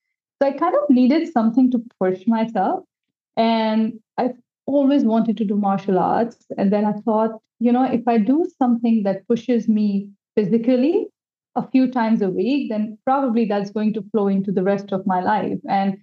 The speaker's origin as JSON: {"language": "English", "region": "Delhi", "country": "India", "tie": "born or raised there", "said": "Yeah, so I grew up in Delhi, and in a big joint family, a typical joint family of India."}